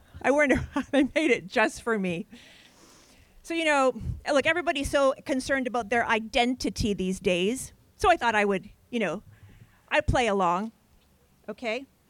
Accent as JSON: {"language": "English", "country": "Canada", "tie": "born or raised there", "said": "I am a Canadian born and raised"}